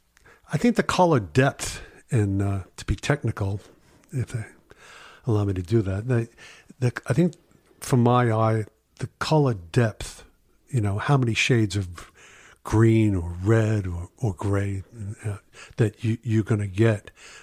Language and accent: English; New York City, New York, United States; born or raised there